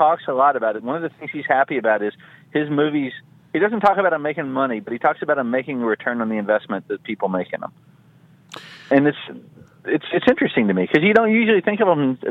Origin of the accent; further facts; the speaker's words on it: the South, United States; I'm from the South.